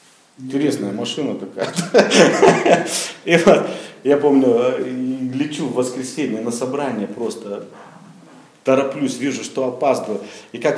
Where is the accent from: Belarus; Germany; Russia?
Germany; Я говорю, я немец.